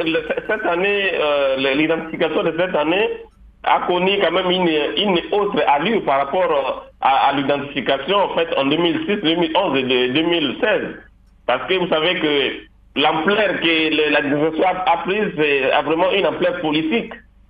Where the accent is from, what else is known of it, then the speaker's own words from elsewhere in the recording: Équateur, DR Congo; le président de la République, il était chez nous à l'Équateur